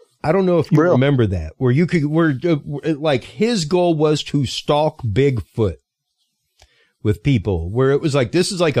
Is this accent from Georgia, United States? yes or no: no; Louisiana, United States; I'm a Cajun.